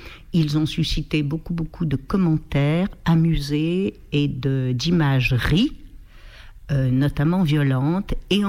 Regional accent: Lyon, Auvergne-Rhône-Alpes, France; Bon, alors je suis née à Lyon, il y a longtemps de ça, et j'ai été élevée à Lyon dans une famille lyonnaise, en tout cas ma famille maternelle est entièrement lyonnaise depuis très très longtemps, Francheville plus précisément, et j'ai habité tant enfant à la Croix-Rousse

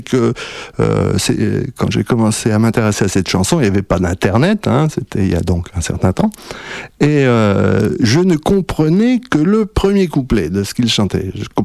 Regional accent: France; Ma langue musicale première, c'est l'anglais, hein. Et puis bon, je suis français et donc je joue sur les deux tableaux, quitte à mélanger carrément les deux langues dans la même chanson.

